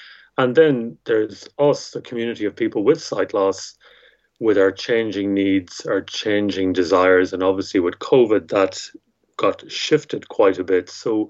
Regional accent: Ireland; now in London, United Kingdom; So I'm Irish, as you can tell by my accent, but I'm based in London and I've been here for many years.

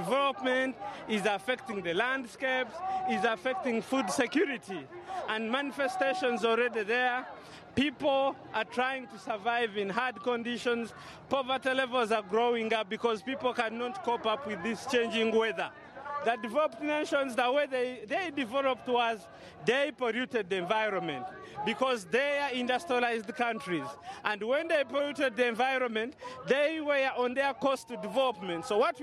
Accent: Uganda; I'm from Uganda.

